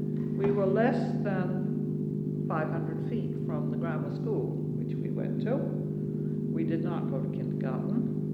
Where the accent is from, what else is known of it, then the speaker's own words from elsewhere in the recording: Somerville, United States; And I grew up in Somerville, as we all did.